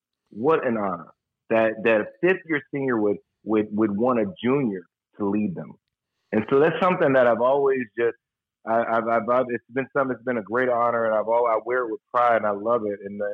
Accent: Houston, Texas, United States; growing up in Texas and running and getting in shape in Texas.

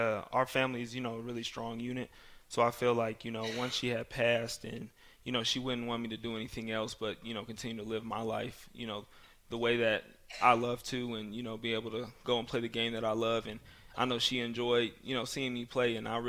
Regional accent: Colorado, United States; So I definitely enjoy and love the fact that I'm from Colorado.

